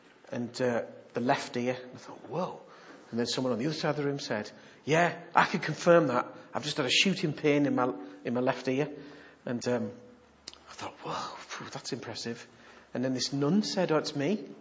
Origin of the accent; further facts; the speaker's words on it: United Kingdom; I couldn't help it. I'm British, you know.